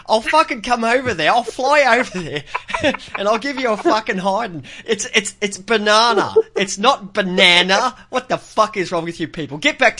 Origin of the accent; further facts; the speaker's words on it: Australia; I'm a fucking Australian. I'm not a Brit.